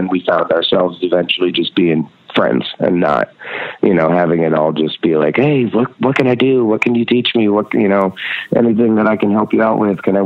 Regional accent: Red Hook, New York, United States; Well, Jeff and I grew up in Red Hook together and we were a few years apart. But it was a really, really tiny town. We have one stoplight in the whole town.

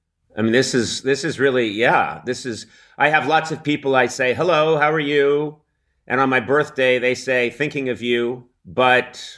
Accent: Massachusetts, United States; I grew up just outside Boston, and I grew up visiting my grandparents in Worcester

